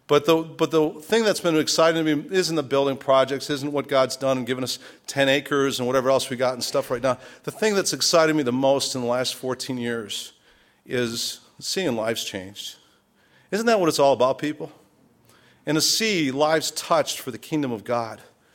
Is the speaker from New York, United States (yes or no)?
no; Chicago, Illinois, United States; now in Lexington, United States; I'm not from the South originally, I'm from Chicago. The Lord called us down here 14 years ago to start a church in Lexington, South Carolina, of all places.